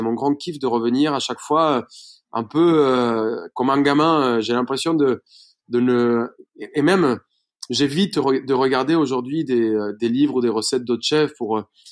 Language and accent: French; Bogotá, Bogotá Capital District, Colombia; moved away as an adult; now in France; Non, moi je suis colombien. Je suis né à Bogota.